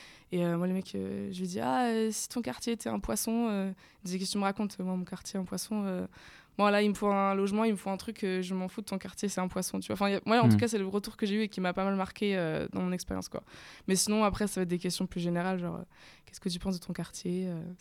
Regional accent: Angoulême, Nouvelle-Aquitaine, France; moved away as an adult; now in Marseille, France; j'ai 20 ans. Moi, j'ai grandi à Angoulême, donc c'est pas très loin de Bordeaux. Et je suis à Marseille depuis quelques semaines seulement pour mes études.

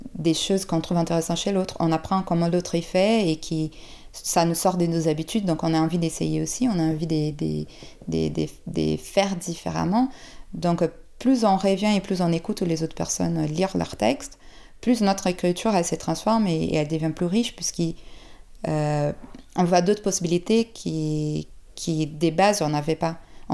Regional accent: Brazil; French is a second language; Moi, je suis brésilienne

